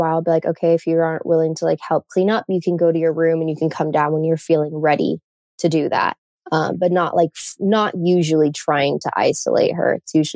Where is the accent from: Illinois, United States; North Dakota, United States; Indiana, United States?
Indiana, United States; I am from Indiana, and I am a mom to Lennon, who just turned three.